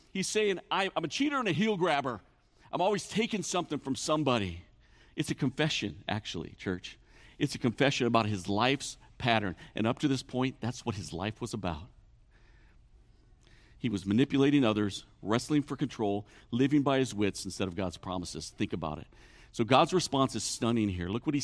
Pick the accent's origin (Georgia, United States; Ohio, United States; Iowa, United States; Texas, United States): Iowa, United States; Guys, I grew up in Iowa wrestling. I think everyone born in Iowa wrestles.